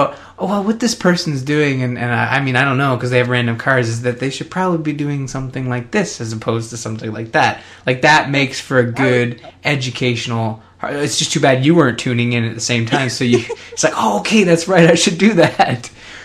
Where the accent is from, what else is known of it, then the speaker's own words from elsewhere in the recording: Canada; Like, I assume the worst, and I'm just Canadian.